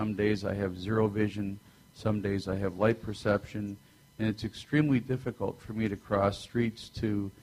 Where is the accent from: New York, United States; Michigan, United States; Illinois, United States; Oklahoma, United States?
Illinois, United States; Tinley Park; I'm from Tinley Park.